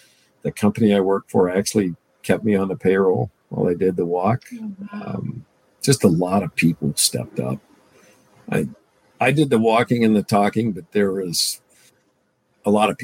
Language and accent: English; Kalispell, Montana, United States; now in Gilbert, United States; I grew up in Kalispell, Montana, and Kevin always talked about wanting to move to Montana someday and buy a ranch. So we decided to take his ashes to Montana from here in Gilbert, Arizona.